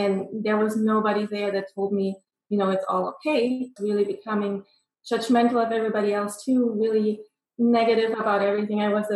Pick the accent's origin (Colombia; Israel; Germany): Germany; I'm born and raised in Germany. I grew up in a really conservative, sheltered way, really judgmental environment.